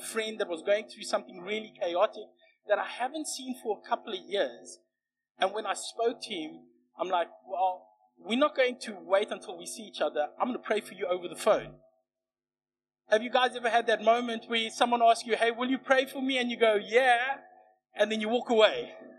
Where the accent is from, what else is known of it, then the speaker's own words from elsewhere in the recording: Secunda, Mpumalanga, South Africa; now in Cape Town, South Africa; So we're from Secunda. I was born and raised.